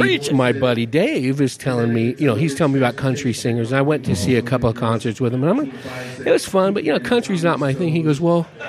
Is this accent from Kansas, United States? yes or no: no; California, United States; I grew up in California. They were kind of that California rock.